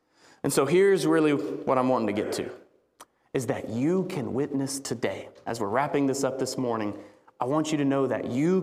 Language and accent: English; New Hope, Alabama, United States; I grew up in the church my whole life. My whole life back in New Hope, Alabama, I was raised in the Church of Christ.